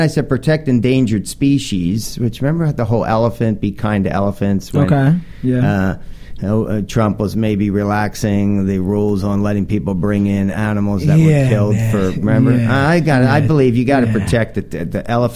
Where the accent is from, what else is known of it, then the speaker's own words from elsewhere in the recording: New Jersey, United States; He's hanging out in New Jersey, my hometown.